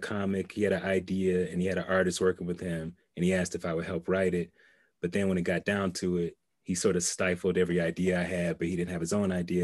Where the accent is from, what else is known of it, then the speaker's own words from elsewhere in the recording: Atlanta, Georgia, United States; Now, I'm from Atlanta and I have love for everybody that I grew up in Atlanta with, but support is not a big thing that I'm used to.